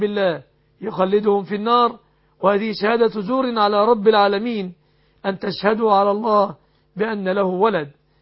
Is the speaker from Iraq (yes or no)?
no; Egypt; أسأل الله أن يحفظ بلادنا مصر